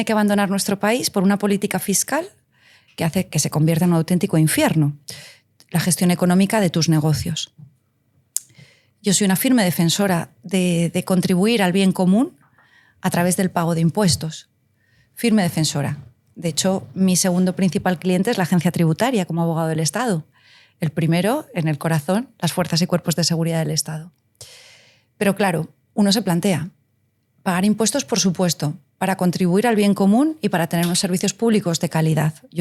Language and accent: Spanish; Spain; países a los que amo profundamente y que me siento muy hermanada como española, son segundas patrias